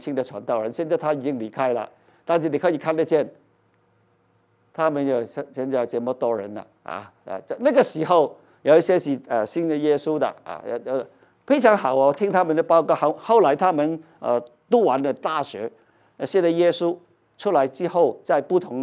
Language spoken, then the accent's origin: Chinese; United States; 我们美国人就这样相信。